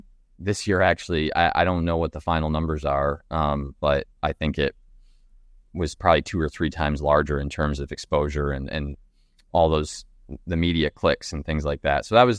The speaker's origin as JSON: {"language": "English", "region": "Michigan", "country": "United States", "tie": "born or raised there", "said": "like I grew up in Michigan, so I knew obviously Sparty is a large national brand that people recognize."}